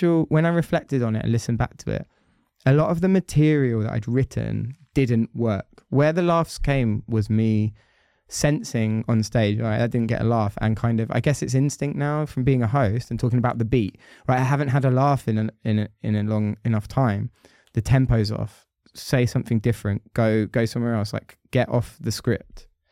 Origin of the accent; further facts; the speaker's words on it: United Kingdom; I'm British.